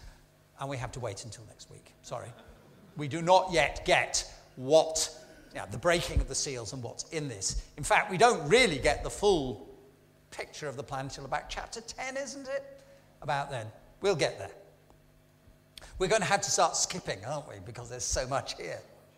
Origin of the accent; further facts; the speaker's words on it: Huddersfield, Yorkshire and the Humber, United Kingdom; I'm from Huddersfield. Emma and I come from Huddersfield.